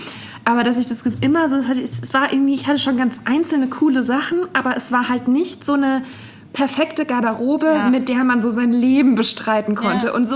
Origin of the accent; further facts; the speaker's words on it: Bavaria, Germany; in der Kleinstadt, wo ich aufgewachsen bin, gab es halt eigentlich keine Geschäfte. Da gab es halt ein Esprit und sowas. Mm. Ne? Aber ich war sehr abhängig davon, dass mich jemand in die nächstgrößere Stadt nach Würzburg gefahren hat